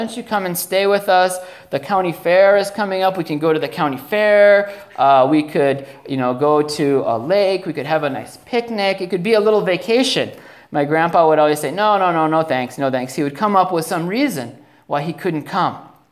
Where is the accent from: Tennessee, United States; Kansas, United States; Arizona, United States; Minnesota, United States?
Minnesota, United States; When I was growing up in Minnesota, one of the things that I hated to do was gardening.